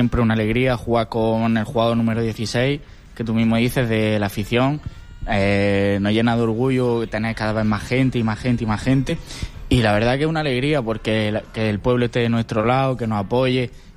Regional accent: Almería, Andalusia, Spain; Yo soy de Almería

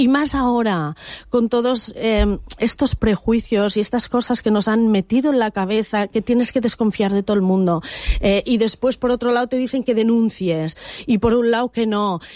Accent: Santiago, Santiago Metropolitan Region, Chile; now in Spain; llegué hace 8 años, me parece 7, 8 años, llegué de Santiago de Chile, llegué al sur de España, fue en Girola

